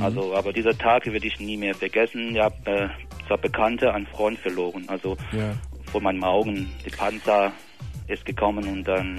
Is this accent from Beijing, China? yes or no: yes; Beijing, China; Also ich komme aus China, aus Peking.